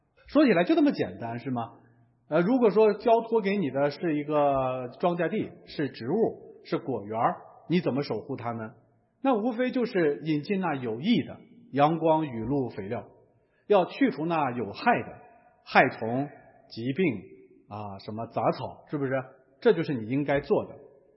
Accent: China; 你知道哈，我们中国人有一个特点，我们一般来说愿意给人留几分面子。

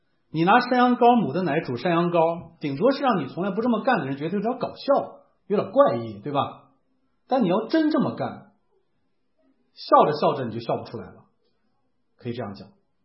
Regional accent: China; 所以如果我们中国人，你直接字面的看这个仪式的

